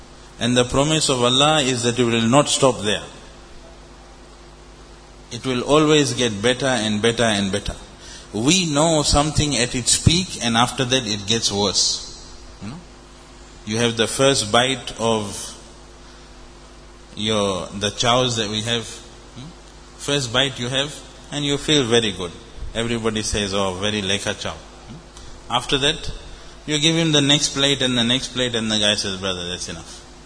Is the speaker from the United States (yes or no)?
no; Australia; Because I am from Australia.